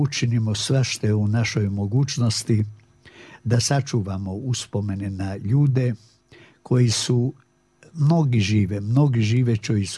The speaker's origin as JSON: {"language": "Serbian", "town": "Novi Sad", "region": "Vojvodina", "country": "Serbia", "tie": "born or raised there", "said": "njih sam ja, naravno, u kući naučio perfektno nemački. Svoje detinjstvo proveo sam u Novom Sadu, školovan u Novom Sadu."}